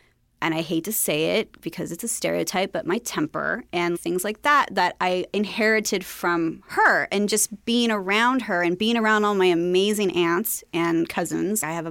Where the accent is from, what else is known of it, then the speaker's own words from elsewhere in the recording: Long Beach, California, United States; But also where I grew up in Long Beach, it's, you know, very diverse, luckily diverse community.